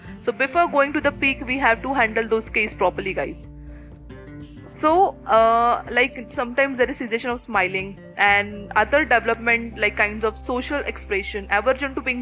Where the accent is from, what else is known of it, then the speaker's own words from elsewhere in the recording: India; So being an Indian, like Indian populations will find this type